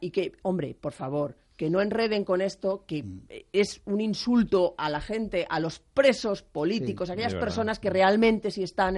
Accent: Catalonia, Spain; yo también soy catalana, no me gusta ver a esta gente en la cárcel.

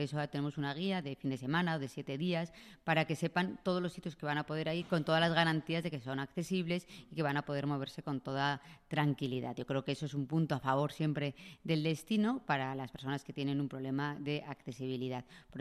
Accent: Madrid, Community of Madrid, Spain; Madrid es una ciudad acogida, lo somos los madrileños

